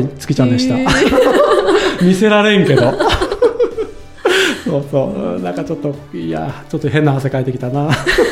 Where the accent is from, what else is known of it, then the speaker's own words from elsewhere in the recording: Kanda, Fukuoka, Japan; 俺もだからその福岡が出身だから九州帰った時に神田町なんだけど福岡県のね